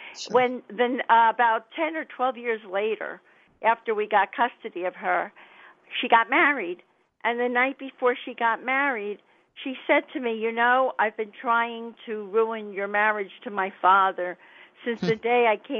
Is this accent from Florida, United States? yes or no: yes; Miami, Florida, United States; I came from Florida, from Miami.